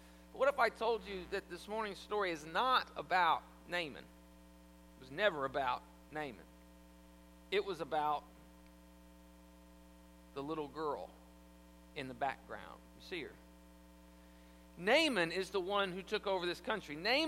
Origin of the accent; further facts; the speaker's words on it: the South, United States; I was 17. I was from the South. You know, I didn't know they pronounce R's like that.